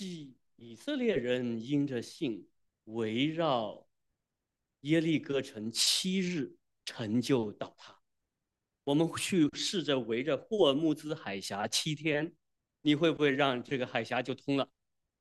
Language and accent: Chinese; southern China, China; 我是南方人，我是南方人。